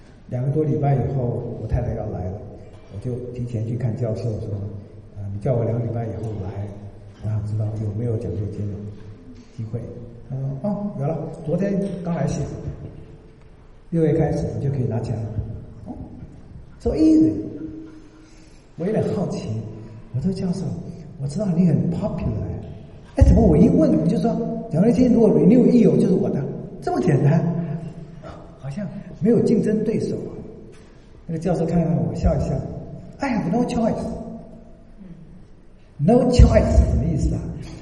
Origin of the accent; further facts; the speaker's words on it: Taiwan; 我们台湾人有5、6个都卖身的